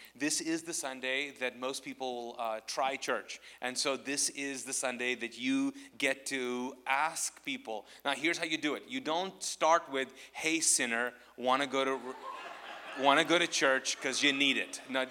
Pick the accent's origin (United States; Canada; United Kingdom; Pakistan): Pakistan; Lego, I do not look like him. I'm Pakistani. He is Indian.